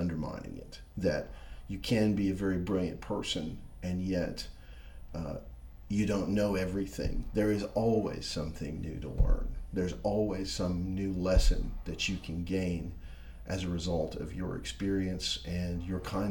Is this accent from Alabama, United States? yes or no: yes; Gadsden, Alabama, United States; Growing up in Gadsden, one of the things that all the Baptists that I would hang out with would do is on Christmas Eve, we would go to midnight mass at the Catholic Church.